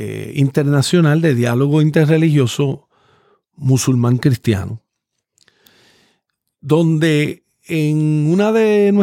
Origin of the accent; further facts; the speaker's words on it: Puerto Rico; Yo siendo puertorriqueño